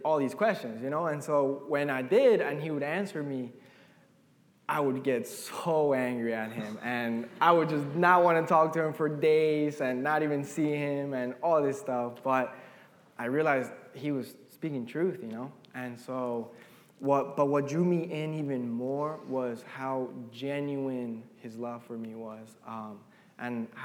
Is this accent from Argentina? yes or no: yes; Argentina; now in United States; But before that, I grew up in Argentina